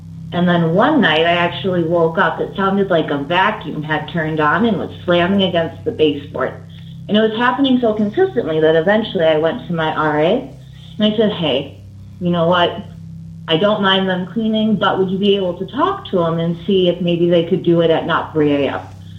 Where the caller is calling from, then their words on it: Milwaukee, Wisconsin, United States; I'm calling from Milwaukee.